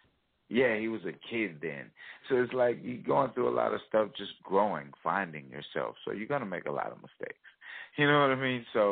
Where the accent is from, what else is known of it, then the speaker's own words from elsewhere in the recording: Chicago, Illinois, United States; You know, I grew up in Chicago, Wild Hunted, South Side.